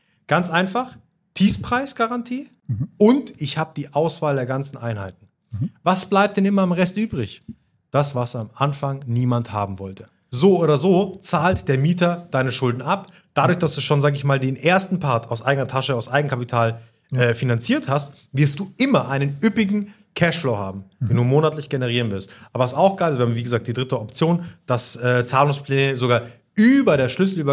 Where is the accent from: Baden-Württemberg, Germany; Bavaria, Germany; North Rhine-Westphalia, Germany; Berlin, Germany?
Bavaria, Germany; Munich; 33 Jahre jung, komme ursprünglich aus München, also gebürtiger Münchner, mit Migrationshintergrund, wilder Mix, Papa aus dem Irak, Mama aus Marokko